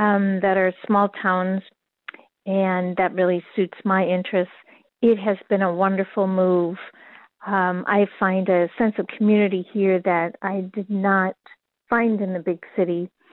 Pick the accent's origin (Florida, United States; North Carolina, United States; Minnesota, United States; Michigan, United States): Minnesota, United States; Minneapolis; now in Lanesboro, United States; I moved here a few years ago from the Twin Cities, from Minneapolis.